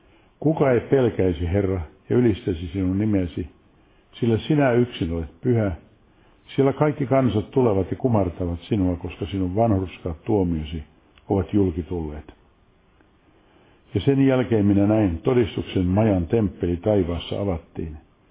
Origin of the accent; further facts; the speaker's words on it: Helsinki, Uusimaa, Finland; Lapsuuteni Munkkiniemessä, se on hyvin merkittävä kaupunginosa Helsingissä